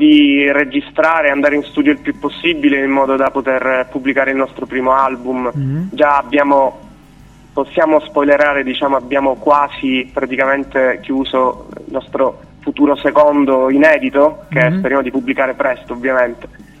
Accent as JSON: {"language": "Italian", "town": "Palermo", "region": "Sicily", "country": "Italy", "said": "questo sabato qui in Sicilia, in un paese che si chiama San Giuseppe Jato, comunque vicino a Palermo. Noi siamo di Palermo."}